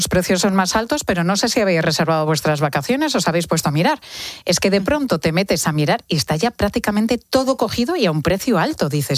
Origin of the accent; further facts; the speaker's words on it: Madrid, Community of Madrid, Spain; Que ojalá tuviera yo pueblo, que soy de Madrid, con padres de Madrid, abuelos de Madrid, y es una carencia.